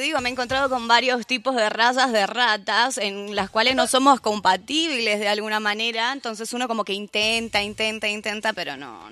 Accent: Buenos Aires, Argentina; como yo me crié en Argentina, en Buenos Aires

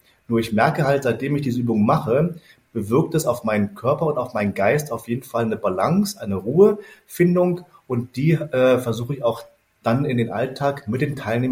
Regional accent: Berlin, Germany; born there; Ja, ich bin in Berlin geboren

